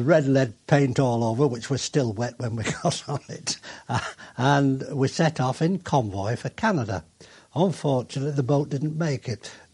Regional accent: Newton-le-Willows, North West England, United Kingdom; I was born in Newton Willows.

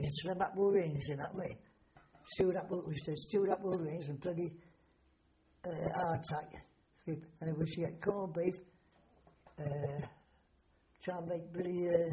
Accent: London, United Kingdom; born there; Where are you born? Oh, I was born in London.

